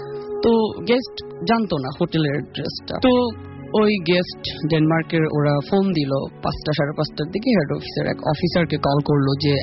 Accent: Sonargaon, Dhaka Division, Bangladesh; এসেছি সোনারগাঁ দুধঘাটা থেকে।

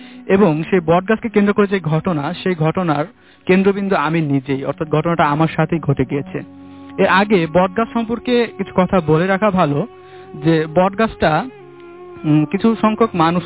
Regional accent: Rajoir, Dhaka Division, Bangladesh; আমি মাদারীপুর জেলার রাজৈর উপজেলা থেকে এসেছি।

